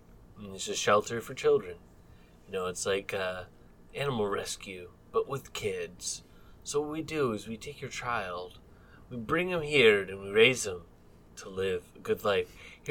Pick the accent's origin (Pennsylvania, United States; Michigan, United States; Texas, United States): Texas, United States; Yeah, did you know I was not born in Texas, but I am a Texan?